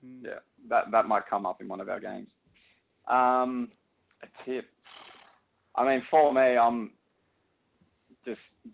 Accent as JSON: {"language": "English", "town": "Milperra", "region": "New South Wales", "country": "Australia", "tie": "born or raised there", "said": "I grew up in Milperra, yeah."}